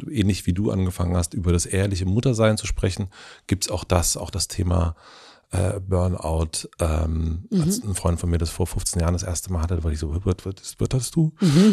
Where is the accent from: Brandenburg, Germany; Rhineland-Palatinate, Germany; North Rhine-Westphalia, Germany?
Brandenburg, Germany; da wo ich herkomme, also Brandenburg.